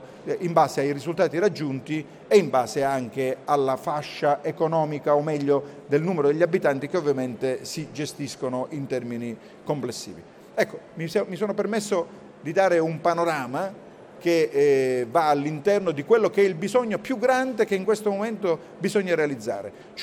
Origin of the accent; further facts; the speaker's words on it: Sicily, Italy; Parlo da siciliano che vede in un buon 30% degli enti locali della nostra isola in dissesto finanziario.